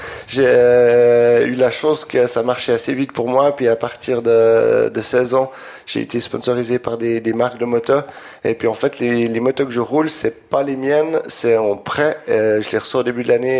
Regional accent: Switzerland; je suis un bon Suisse, j'aime pas trop parler d'argent.

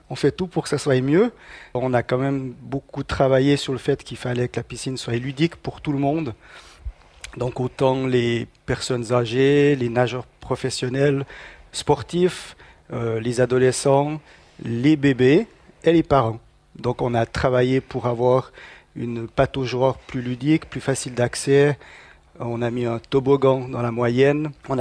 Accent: Broc, Fribourg, Switzerland; Alors moi, quand j'étais petit, j'habitais à Breux.

